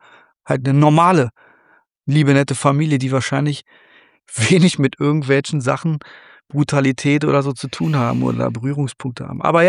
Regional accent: Berlin, Germany; weil ich bin Berliner, ich bin Weddinger, ich bin, sage ich mal, so ein bisschen einen rougheren Ton gewohnt.

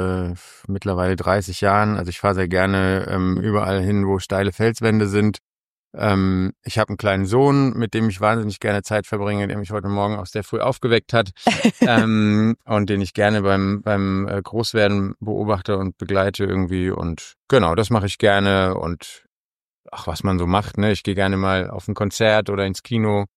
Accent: Frankfurt am Main, Hesse, Germany; Es ist eine Familie aus Frankfurt gewesen, aus Frankfurt am Main, wo ich herkomme.

